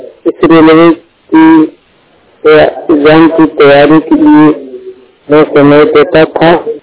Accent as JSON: {"language": "Hindi", "town": "Ballia", "region": "Uttar Pradesh", "country": "India", "said": "मैं बलिया यूपी से बिलोंग करता हूँ।"}